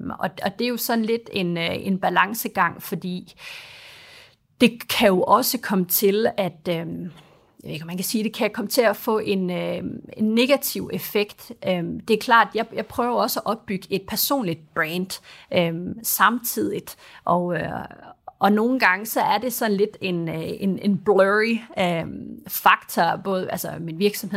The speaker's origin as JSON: {"language": "Danish", "town": "Aalborg", "region": "North Denmark Region", "country": "Denmark", "tie": "born or raised there", "said": "af en dansk mor og en libanesisk far. Og faktisk, ja, født og opvokset i Aalborg"}